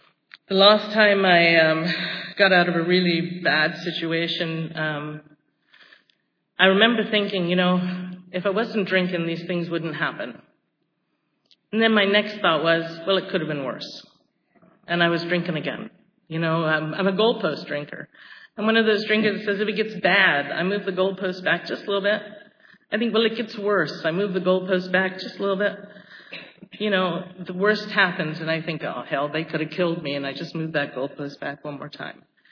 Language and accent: English; London, United Kingdom; I grew up in London, and I'm an only child and an only grandchild